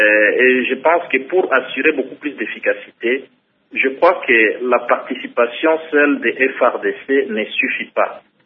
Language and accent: French; DR Congo; avant tout en tant que Congolais